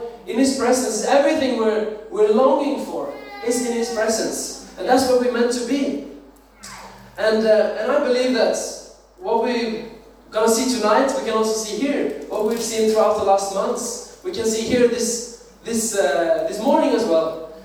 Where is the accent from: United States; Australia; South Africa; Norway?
Norway; I am 23 years old. I'm from Norway.